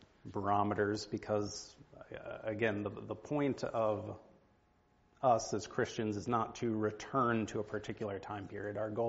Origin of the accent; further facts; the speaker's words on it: East Coast, United States; I was raised on the East Coast, so I was somewhat near Virginia, for whatever that's worth.